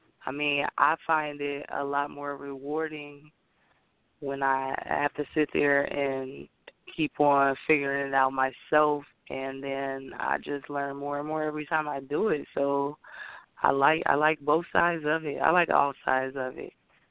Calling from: Ohio, United States

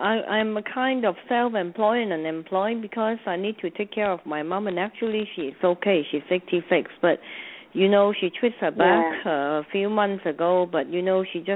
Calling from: Hong Kong; I'm calling from Hong Kong, not Malaysia.

